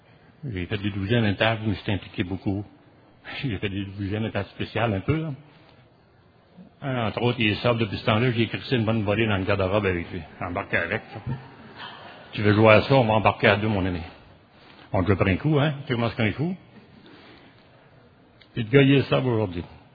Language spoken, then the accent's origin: French; Quebec City, Quebec, Canada; je suis un alcoolique. Je viens de Québec.